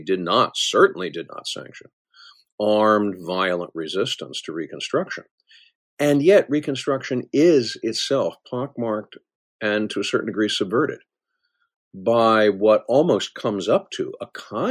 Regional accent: Northern United States, United States; I'm a Yankee from Yankee land.

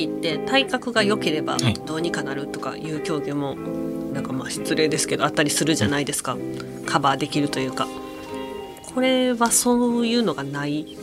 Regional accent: Kansai, Japan; 私関西の人間なんですけど

